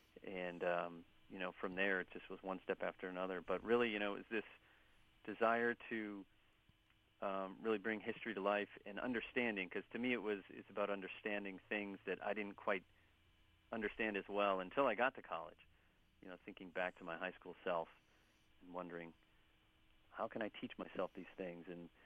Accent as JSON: {"language": "English", "region": "Massachusetts", "country": "United States", "tie": "born or raised there", "said": "But Boston was really special, you know, given it's my home state. And I do know the city so well."}